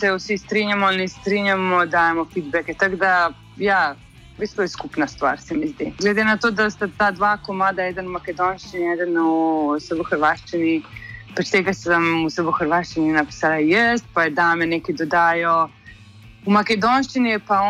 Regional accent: Belgrade, Serbia; now in Ljubljana, Slovenia; jaz sem original iz Beograda, Jan je pač iz Ljubljane. Tako da je nekaj tak čuden miks pač ljudi iz bivše juge, ki živimo pač vsi v Ljubljani.

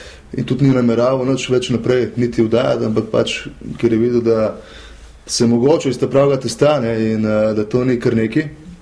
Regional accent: Ljubljana, Central Slovenia, Slovenia; Sem šel kot Ljubljančan v vse regije Slovenije

